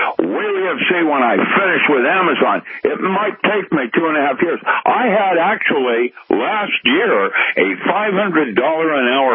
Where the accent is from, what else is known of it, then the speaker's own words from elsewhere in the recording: Seattle, Washington, United States; I grew up in Seattle. I used to hunt rabbits where Microsoft currently inhabits their buildings.